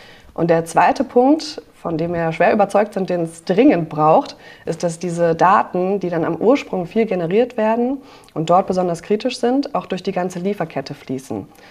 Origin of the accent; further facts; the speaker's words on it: Freiburg, Baden-Württemberg, Germany; Mein persönlicher Hintergrund ist, ich komme aus Freiburg